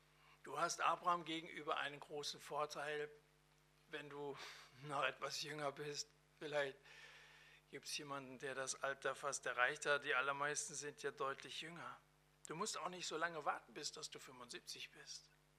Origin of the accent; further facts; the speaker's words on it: Hesse, Germany; Die Fläche kaum größer als mein Heimatland Hessen.